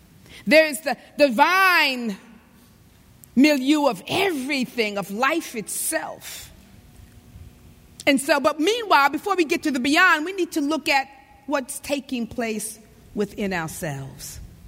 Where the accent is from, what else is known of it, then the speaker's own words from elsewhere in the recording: India; I come from India, and usually my state when I return, it may last for a couple of weeks